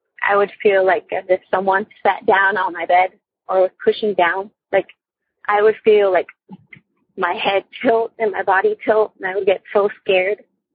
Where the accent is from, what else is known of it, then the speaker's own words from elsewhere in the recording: San Antonio, Texas, United States; I'm from San Antonio, Texas